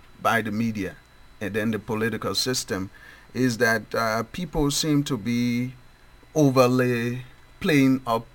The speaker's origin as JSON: {"language": "English", "country": "Liberia", "said": "Thirdly, I'm a nationalist. I'm from a country. I'm from Liberia."}